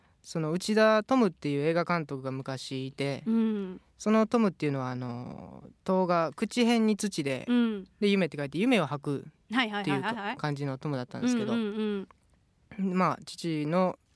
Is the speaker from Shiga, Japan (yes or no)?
yes; Shiga, Japan; だってそれでさらに滋賀県なんですよ